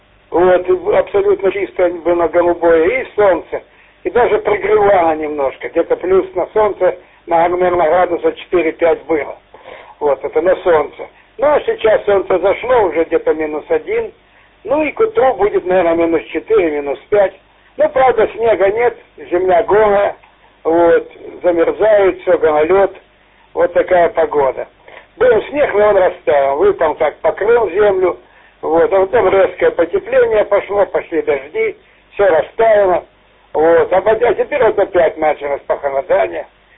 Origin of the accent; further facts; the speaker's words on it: Zaporizhzhia Oblast, Ukraine; Я из Запорожской области, как бы вернулся сюда, домой.